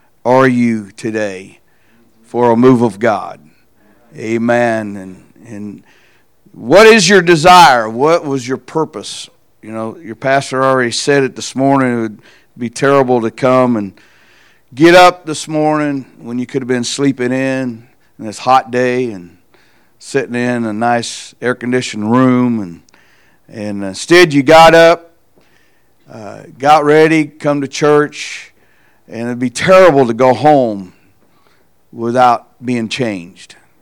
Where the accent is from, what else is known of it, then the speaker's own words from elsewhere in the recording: Leavenworth, Kansas, United States; If you don't know who I am … from Leavenworth, Kansas.